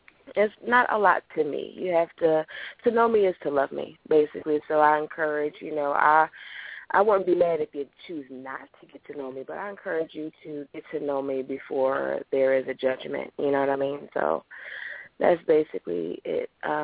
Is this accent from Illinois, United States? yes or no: no; Philadelphia, Pennsylvania, United States; Well, I'm a Philly girl, born and raised in Philadelphia.